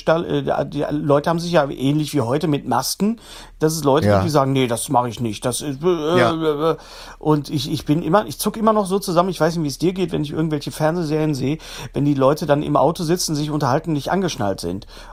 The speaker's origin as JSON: {"language": "German", "town": "Bochum", "region": "North Rhine-Westphalia", "country": "Germany", "tie": "born or raised there", "said": "Nur kurz ein Schwenk auf meine Heimatstadt, auf Bochum."}